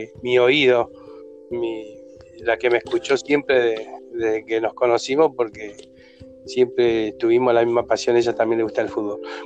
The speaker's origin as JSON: {"language": "Spanish", "region": "Buenos Aires", "country": "Argentina", "tie": "born or raised there", "also_born_or_lived": "Chaco", "moved": "as an adult", "lives_now": "Río Grande, Argentina", "said": "Yo soy oriundo de la provincia del Chaco, me crié en Buenos Aires y a los 23 años vine a vivir acá a Río Grande"}